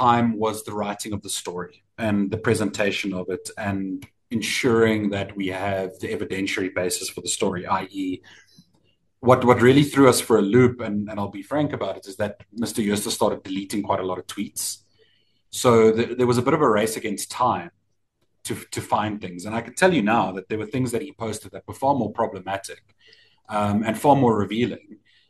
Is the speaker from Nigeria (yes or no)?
no; South Africa; being a South African and living in this country means you're amongst one of the more free people in the world.